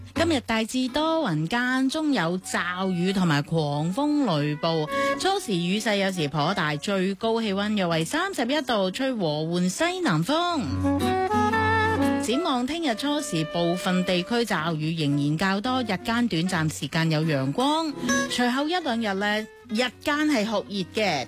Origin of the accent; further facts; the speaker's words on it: Hong Kong; 我哋乐迷或者系我哋香港人啊